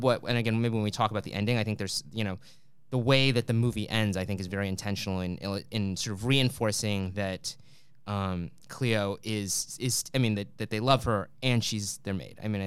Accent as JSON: {"language": "English", "country": "United States", "tie": "born there", "said": "I was born in the States, but my family comes from Malaysia"}